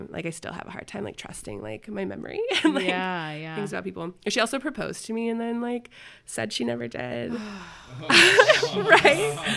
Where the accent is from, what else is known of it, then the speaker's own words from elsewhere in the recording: Winnemucca, Nevada, United States; like 6 hours from like her sister's place in Idaho to like my hometown of Winnemucca in the middle of the night